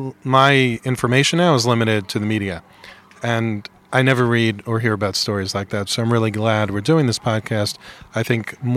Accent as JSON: {"language": "English", "country": "United States", "said": "because as an American, because now I'm not in government"}